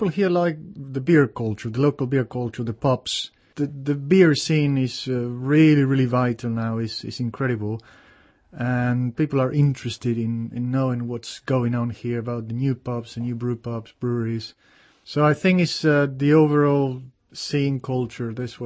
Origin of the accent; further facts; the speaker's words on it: Buenos Aires, Argentina; moved away as an adult; now in Prague, Czech Republic; Well, I'm from Buenos Aires, Argentina, and it was chance that brought me.